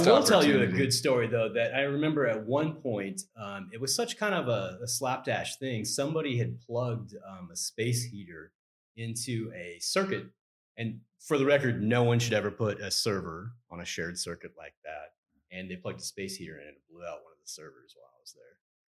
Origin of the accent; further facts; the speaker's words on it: California, United States; No, I'm born and bred in California.